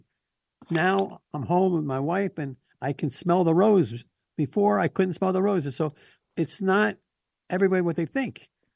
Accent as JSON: {"language": "English", "town": "Philadelphia", "region": "Pennsylvania", "country": "United States", "lives_now": "Orlando, United States", "said": "From Philadelphia. I miss the snow."}